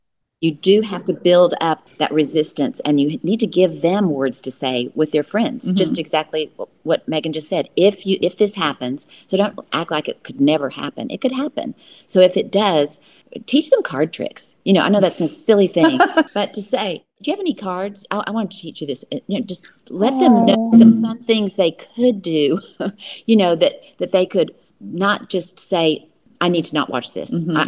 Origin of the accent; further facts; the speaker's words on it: El Paso, Texas, United States; Well, we lived in a neighborhood in El Paso. I grew up in El Paso, and at the park, all the kids would go and play.